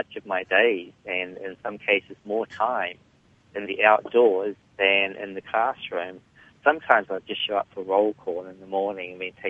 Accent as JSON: {"language": "English", "country": "New Zealand", "tie": "born or raised there", "said": "I grew up in the New Zealand country, and it was a very unusual upbringing. It was in a dysfunctional family."}